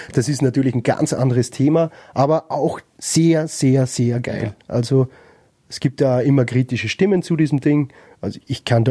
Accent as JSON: {"language": "German", "region": "Upper Austria", "country": "Austria", "said": "Ich meine, wir kommen aus Oberösterreich."}